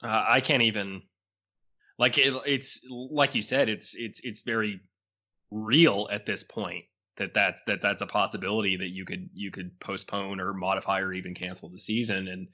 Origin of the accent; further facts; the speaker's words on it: Birmingham, Alabama, United States; I very much grew up with the sport. I'm from Birmingham. And so like, it's in my blood, man.